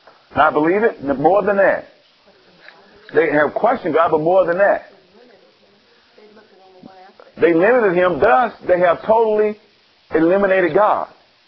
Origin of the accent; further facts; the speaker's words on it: the South, United States; I grew up in the South, S-O-U-F-F. Still don't like pie.